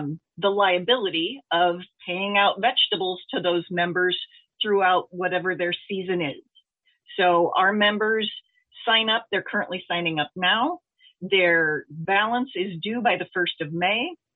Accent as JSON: {"language": "English", "town": "Ankeny", "region": "Iowa", "country": "United States", "tie": "born or raised there", "said": "I was raised in Ankeny."}